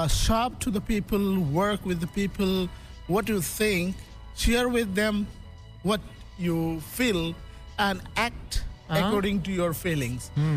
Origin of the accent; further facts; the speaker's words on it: Nepal; English is a second language; I'm from Nepal, the top of the world, Mount Everest, country of Mount Everest